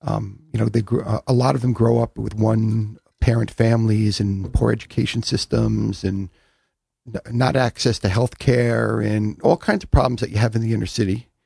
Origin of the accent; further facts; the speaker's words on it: New York, United States; I grew up on Long Island as a Jewish kid on Long Island and did everything that kids on Long Island